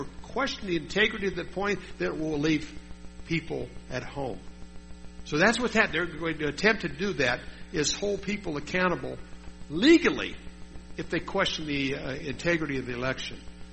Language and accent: English; Arizona, United States; I mean, I grew up in Arizona.